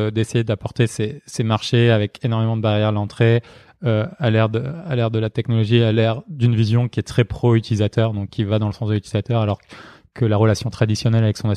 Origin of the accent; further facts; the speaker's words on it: Marseille, Provence-Alpes-Côte d'Azur, France; On est tous de Marseille. On a grandi dans des familles, soit qui ont vécu des chocs. Moi, je viens d'une famille arménienne